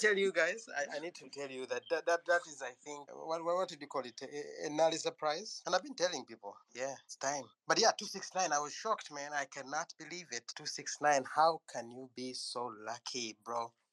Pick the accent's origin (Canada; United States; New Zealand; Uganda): Uganda; Kampala, Central Region; I'm from Kampala, Uganda.